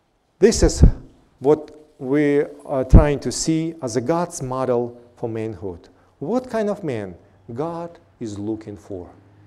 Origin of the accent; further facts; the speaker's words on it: southern Russia, Russia; My dear friends, I grew up in Russia, in the south of Russia